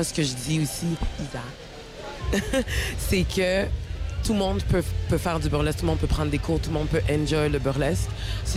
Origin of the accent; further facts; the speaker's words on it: Montreal, Quebec, Canada; Je suis née et j'ai été élevée à Montréal. Et ensuite, j'ai déménagé à Québec pour 12 ans. Je suis retournée à Montréal pour me fiancer.